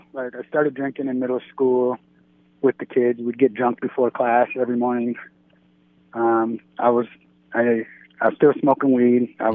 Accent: United States; now in Bismarck, United States; No. I'm from Illinois and Wisconsin border.

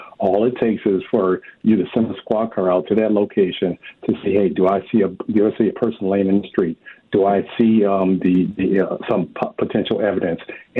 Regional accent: Minneapolis, Minnesota, United States; So knowing the people that I grew up with in Minneapolis and knowing the people that I know that still live there

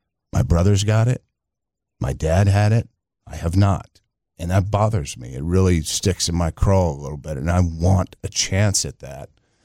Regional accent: Texas, United States; We were raised right in Texas, man. All of us.

